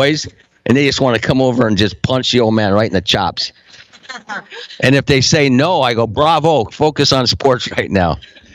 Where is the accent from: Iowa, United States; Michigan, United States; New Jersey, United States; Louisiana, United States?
Iowa, United States; moved away as an adult; I came from Iowa 7 years ago.